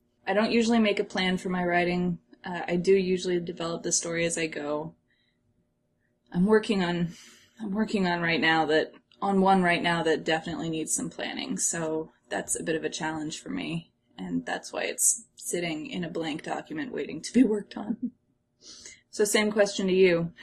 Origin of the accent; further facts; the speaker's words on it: Midwest, United States; so I grew up in the Midwest, not too far from Chicago, which is the home of Second City, right?